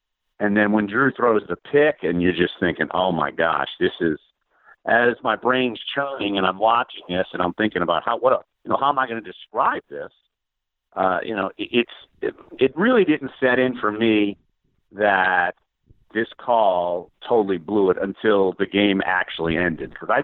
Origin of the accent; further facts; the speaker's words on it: New Orleans, Louisiana, United States; I'm born and raised in the New Orleans area. Like, I live, I've lived in now New Orleans for 12, 13 years now. So, I'm as New Orleanian as just about as you can get.